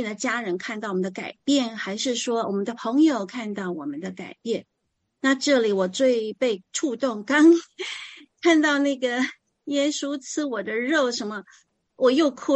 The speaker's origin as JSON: {"language": "Chinese", "region": "Taichung", "country": "Taiwan", "said": "我是来自台湾台中的"}